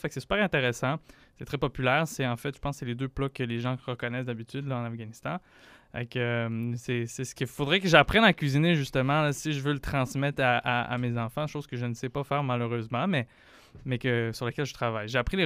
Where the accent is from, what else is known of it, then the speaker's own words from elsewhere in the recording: Montreal, Quebec, Canada; J'ai grandi à Montréal, je me considère plus québécois qu'afghan